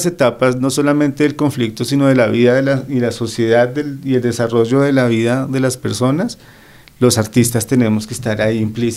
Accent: Colombia; nuestras manos mantener viva no solamente una tradición y recopilar una serie de elementos que nos hacen como colombianos

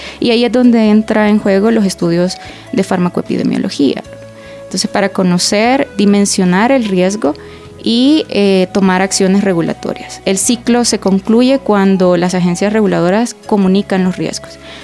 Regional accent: El Salvador; en El Salvador, en mi país, que es de donde tengo más conocimiento o más contexto

